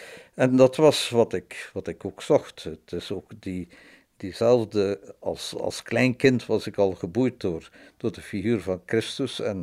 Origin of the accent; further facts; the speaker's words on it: West Flanders, Belgium; Ik kwam uit West-Vlaanderen